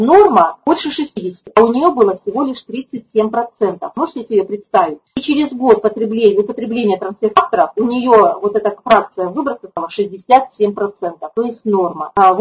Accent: Vladivostok, Primorsky Krai, Russia; Ну, в общем, мы дальневосточники были рады друг другу

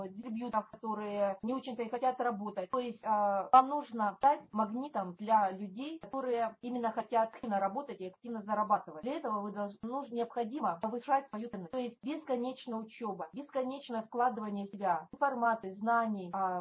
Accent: Primorsky Krai, Russia; К сожалению, мы с Приморья не смогли выехать, хотя всей душой там находимся.

